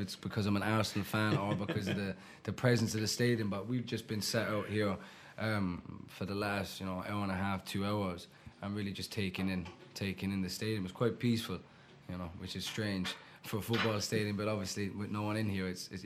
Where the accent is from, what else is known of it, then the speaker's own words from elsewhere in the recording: Ireland; also born or lived in Stoke Newington, London; Yeah, I was born in Stoke Newington, born at Homerton Hospital in Stoke Newington. My mum's side of the family all from Hackney. Was raised in Ireland.